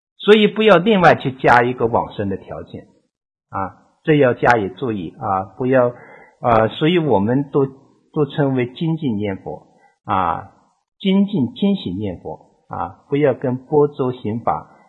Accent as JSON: {"language": "Chinese", "country": "China", "said": "只是说我们作为中国人，我们接受中国净土宗祖师的思想"}